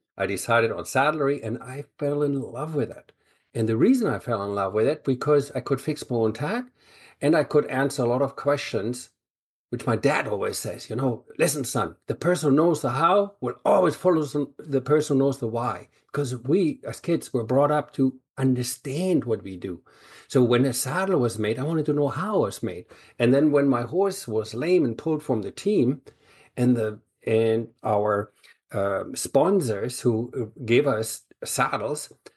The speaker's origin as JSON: {"language": "English", "region": "Buenos Aires", "country": "Argentina", "tie": "born or raised there", "moved": "yes", "lives_now": "Germany", "said": "Well, I grew up in Buenos Aires and fell in love with horses there."}